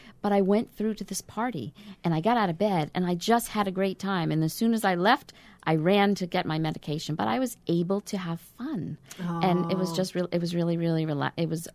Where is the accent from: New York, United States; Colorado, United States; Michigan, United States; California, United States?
New York, United States; accent: New York; now in Massachusetts, United States; Oh, maybe it's because of my New York accent.